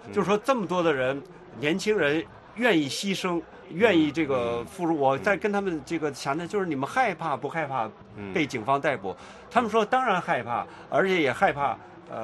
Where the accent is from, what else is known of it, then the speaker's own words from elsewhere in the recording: Hong Kong; 然后让我们香港人再投你北京选出来的候选人。